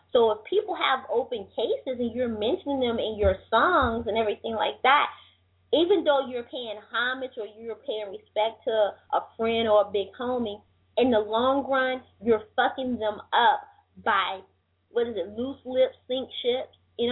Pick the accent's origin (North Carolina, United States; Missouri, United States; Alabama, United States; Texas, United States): North Carolina, United States; Greensboro; He's supposed to be in Charlotte on Saturday and Greensboro, which is my hometown, tomorrow.